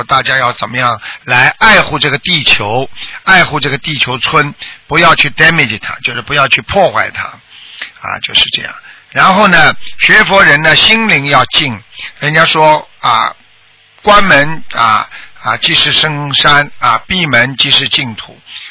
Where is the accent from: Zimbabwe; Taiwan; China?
China; 我们中国人有一句话说，前人栽树后人乘凉